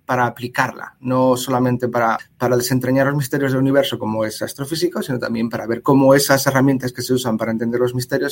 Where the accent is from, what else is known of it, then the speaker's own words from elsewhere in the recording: Gijón, Asturias, Spain; also born or lived in Oviedo; Yo soy de Asturias, nací en Oviedo y viví en Gijón.